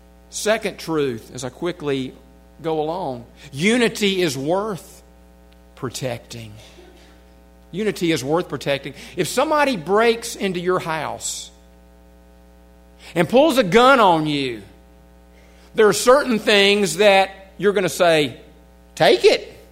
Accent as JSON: {"language": "English", "country": "United States", "tie": "born there", "said": "Yes, I'm still from the United States of America. This is where I was born. My citizenship is here as far as this earth is concerned."}